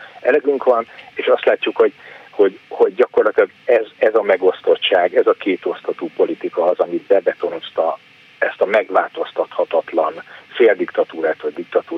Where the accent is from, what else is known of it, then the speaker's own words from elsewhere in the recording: Hungary; ezt mi is érzékenyen figyeljük külföldi magyarként